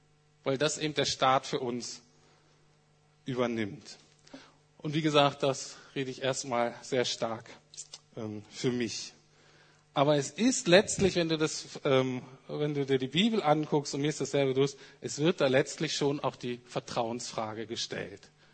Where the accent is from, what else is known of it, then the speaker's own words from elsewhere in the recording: Germany; Aber ich bin so aufgewachsen, dass ich als Deutscher in ganz existenziellen Krisen und Nöten